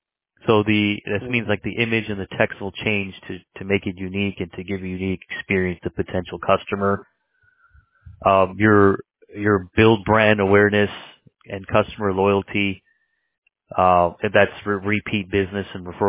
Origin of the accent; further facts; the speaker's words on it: Los Angeles, California, United States; now in Dallas, United States; Yes, sir, South Asian. Yeah. But I was born in L.A., man.